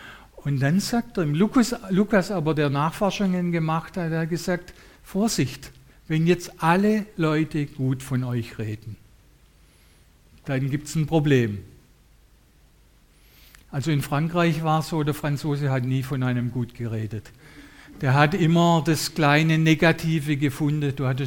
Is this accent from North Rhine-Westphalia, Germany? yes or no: no; Hessigheim, Baden-Württemberg, Germany; Wir fühlen uns so ein bisschen wie, ich komme aus Hessigheim, Hessigheimer mit Migrationshintergrund.